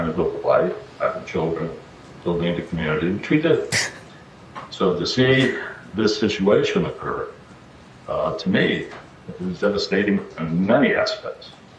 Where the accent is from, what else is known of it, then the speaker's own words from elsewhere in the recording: New York City, New York, United States; I would have to say my background, I grew up in the Bronx, the public school system.